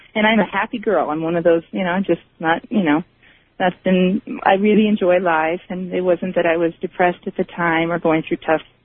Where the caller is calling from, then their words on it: San Diego, California, United States; I'm calling from San Diego.